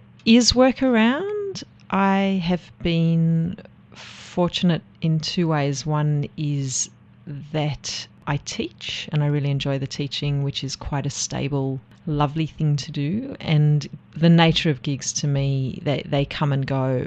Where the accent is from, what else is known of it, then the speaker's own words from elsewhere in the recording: Australia; also born or lived in South Africa; I'm actually South African born, and right. You probably detect that because I said instead of I'm South African born, I said I'm actually South African born. It's a very South African thing to say. Oh. But I came here when I was 3.5, so pretty much most of my life in Australia.